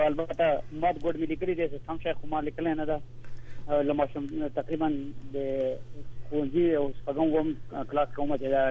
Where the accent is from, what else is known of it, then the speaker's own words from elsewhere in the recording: Paktia, Afghanistan; زه د افغانستان د پکتیا ولایت یم د مرکز